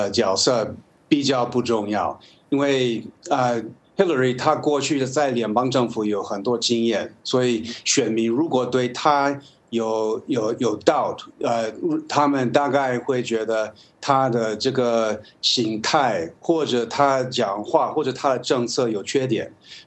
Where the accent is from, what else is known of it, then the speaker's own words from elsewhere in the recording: United States; 那我作为一个美国人，到任何其他国家去访问